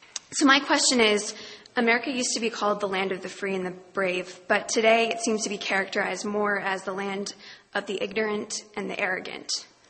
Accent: United States; well, I'm an American and I live 45 minutes away from New York City

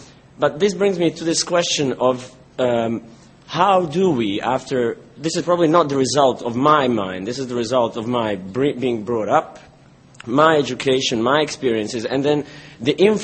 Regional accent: Bosnia & Herzegovina; I come from Bosnia.

